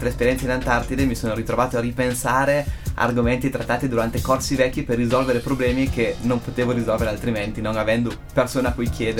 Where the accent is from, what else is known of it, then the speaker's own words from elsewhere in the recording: Alps, Italy; quando hanno scoperto che io arrivavo dalle Alpi si sono illuminati gli occhi